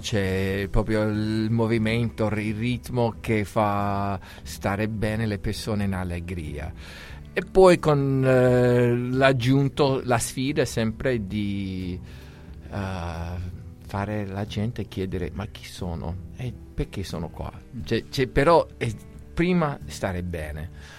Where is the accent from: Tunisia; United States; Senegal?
United States; also born or lived in Canada; now in Italy; E cresciuto negli Stati Uniti.